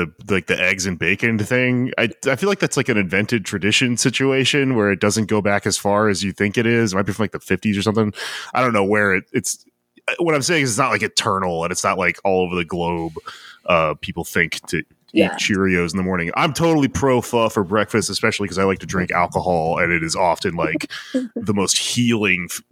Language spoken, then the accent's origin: English; United States; That is really interesting as an American who does not like America, because we have nationalism here